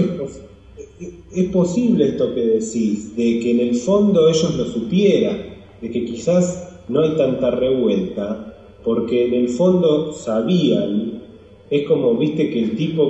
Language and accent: Spanish; Argentina; Yo creo que nosotros como argentinos tenemos que reflexionar.